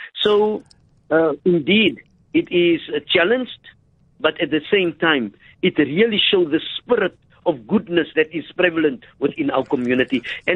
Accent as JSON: {"language": "English", "country": "South Africa", "said": "I can give the surety to our fellow South Africans that the Muslim community has reached out beyond their limits"}